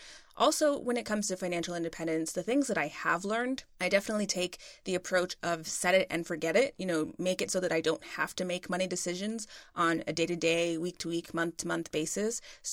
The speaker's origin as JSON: {"language": "English", "country": "United States", "tie": "born or raised there", "said": "First of all, I grew up in America, so, you know, global economic standards, pretty much lucked out there."}